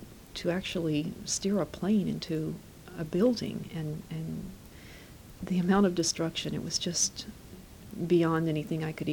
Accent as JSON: {"language": "English", "country": "United States", "said": "while I love my country and I'm very grateful to be here, I'm proud of being an American"}